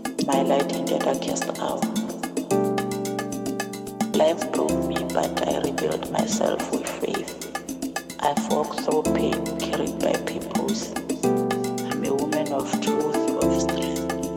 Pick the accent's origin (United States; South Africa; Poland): South Africa; Dinokana, North West; born there; I was born in Dinokana. There I come from dust.